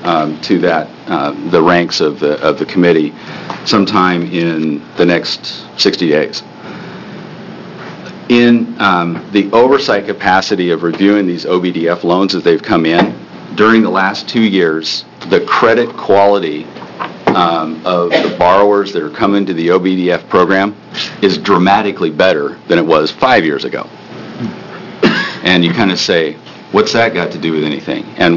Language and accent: English; Bend, Oregon, United States; I'm a CPA from Bend, Oregon.